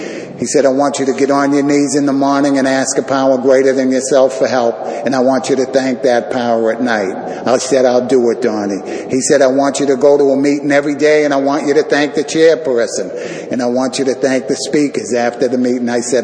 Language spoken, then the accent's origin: English; Quincy, Massachusetts, United States; I grew up in Quincy, Massachusetts. Two older brothers, two younger sisters. My father was a Second World War veteran.